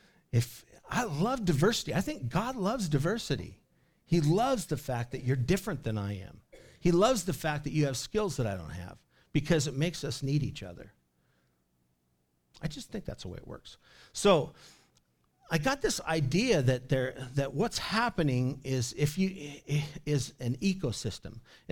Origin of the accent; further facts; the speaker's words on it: Clatskanie, Oregon, United States; because I grew up in Clatskanie.